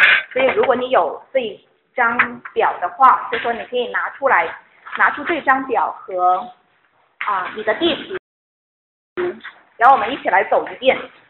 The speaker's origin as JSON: {"language": "Chinese", "country": "China", "moved": "as an adult", "lives_now": "Canada", "said": "作为中国知识分子。从大陆来移民到加拿大，我们自己有没有文化上或者是背景上的一些框框局限？"}